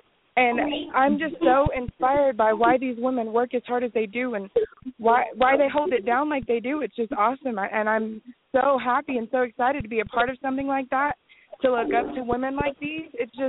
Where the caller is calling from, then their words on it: Oklahoma, United States; I'm calling from Oklahoma.